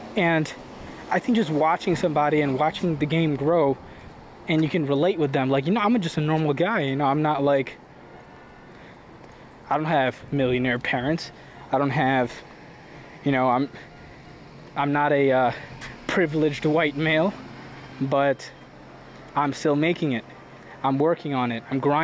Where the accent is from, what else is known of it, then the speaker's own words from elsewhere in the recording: United States; born there; I was born healthy. I was born to amazing parents. I was born in America.